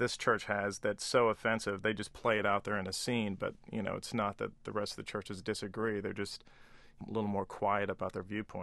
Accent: Amarillo, Texas, United States; I grew up in Amarillo, which is, you know, everyone claims to be the belt buckle of the Bible Belt

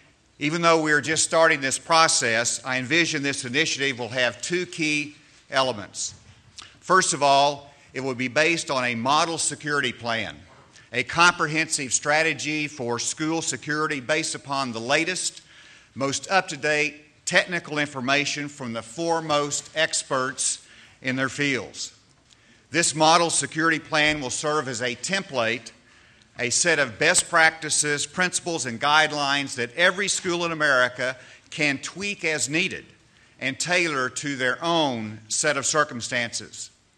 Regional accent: Arkansas, United States; In my home state of Arkansas, my son was a volunteer with a local group called Watchdog Dads

